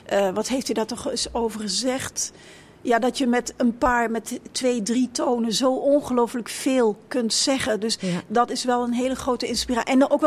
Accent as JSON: {"language": "Dutch", "country": "Netherlands", "said": "uit Nederland."}